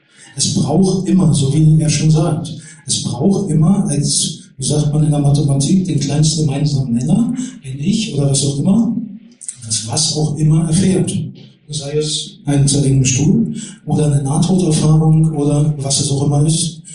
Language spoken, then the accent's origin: German; Berlin, Germany; Also diejenigen, die mich schon kennen als Berliner